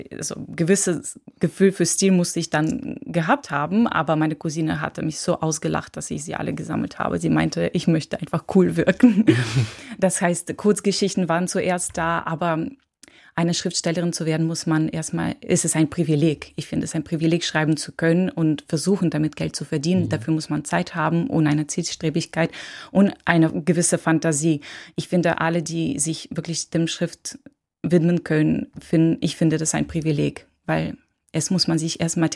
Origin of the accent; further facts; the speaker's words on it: Moscow Oblast, Russia; German is a second language; now in Germany; In einem Vorort konnte man nicht gut verdienen. Das heißt, alle Mütter haben gependelt nach Moskau ins Zentrum